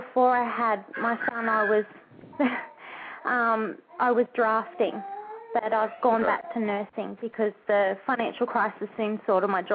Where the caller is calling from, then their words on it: Newcastle, New South Wales, Australia; I'm calling from Newcastle.